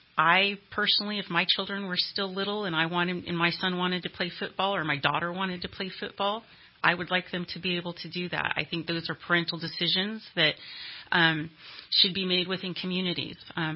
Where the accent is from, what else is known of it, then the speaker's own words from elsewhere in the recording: Shingletown, California, United States; I grew up in Shingletown in the 80s, and I lived to talk about it.